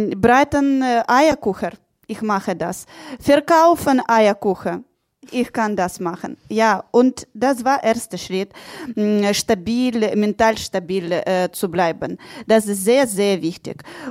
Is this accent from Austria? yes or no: no; Ukraine; German is a second language; moved away as an adult; now in Germany; Meine Familie war in der Ukraine, ja, meine Arbeit war auch da.